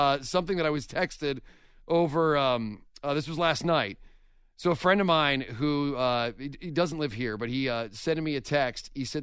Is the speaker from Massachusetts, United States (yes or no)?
no; Kennesaw, Georgia, United States; Like remember I grew up in Kennesaw where you had to own a handgun.